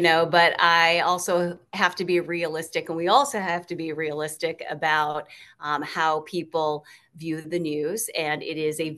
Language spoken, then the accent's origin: English; Michigan, United States; I'm originally from Michigan.